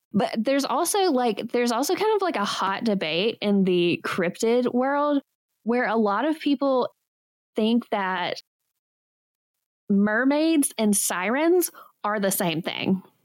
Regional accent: Alabama, United States; now in North Carolina, United States; that's where I'm from. Or that's where I live. I'm originally from Alabama.

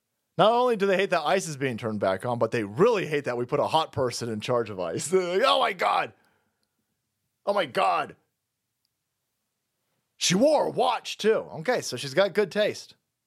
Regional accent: Canada; As a Canadian, I know that there are many MAGA supporters. Unfortunately, we're in southern Ontario

